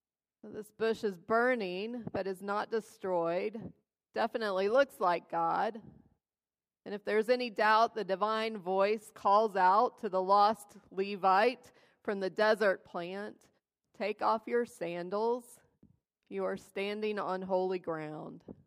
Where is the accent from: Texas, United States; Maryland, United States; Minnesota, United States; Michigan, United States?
Texas, United States; I grew up in West Texas, and I know about desert shrubs.